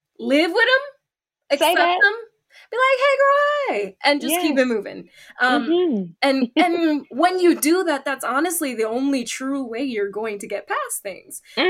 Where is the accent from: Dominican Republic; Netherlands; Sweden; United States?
Dominican Republic; I remembered living in Dominican Republic with the electrici